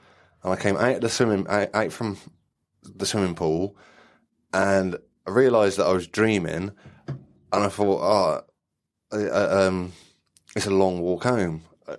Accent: Ludlow, West Midlands, United Kingdom; I was in my hometown of Ludlow in South Shropshire

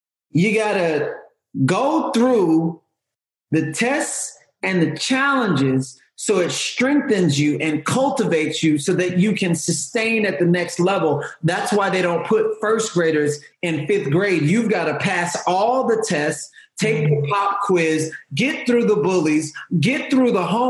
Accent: Houston, Texas, United States; I'm from Houston. So I was there when the tornadoes and the hurricanes hit back to back to back to back.

